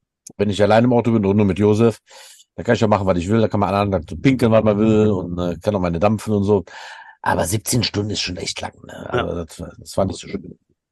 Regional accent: Troisdorf, North Rhine-Westphalia, Germany; born there; Nicht raised, aber born in Trostorf.

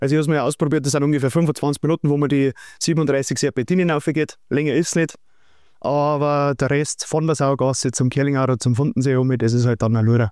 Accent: Schönau am Königssee, Bavaria, Germany; Nein, ich bin Schönauer, also geborener Schönauer. Genau, geboren, aufgewachsen in der Schönau. Also Schönau am Königssee heißt es ja heutzutage.

